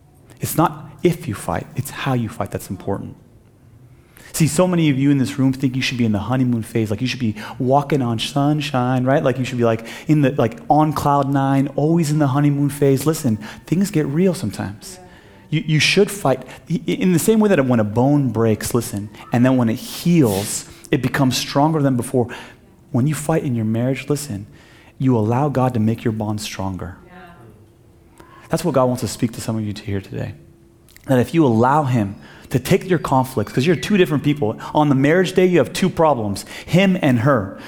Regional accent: Iran; I'm Persian. We're the two more stubborn people groups in the whole world

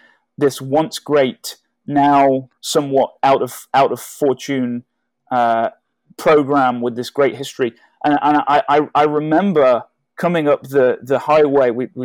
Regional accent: England, United Kingdom; growing up in England

